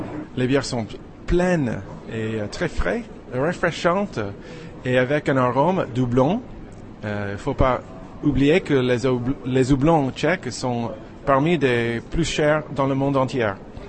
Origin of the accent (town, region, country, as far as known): United States; French is a second language